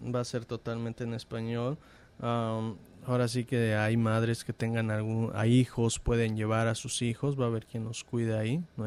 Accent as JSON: {"language": "Spanish", "region": "State of Mexico", "country": "Mexico", "tie": "born there", "said": "Soy nacido en el Estado de México, pero me fui 3 años a Oaxaca, y toda mi descendencia viene de Oaxaca, o sea que soy oaxaqueño."}